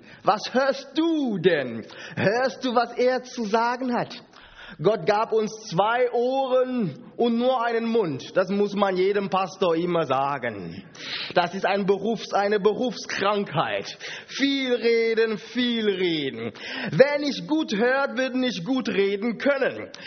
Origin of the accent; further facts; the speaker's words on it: Cameroon; now in Germany; ich komme aus Kamerun.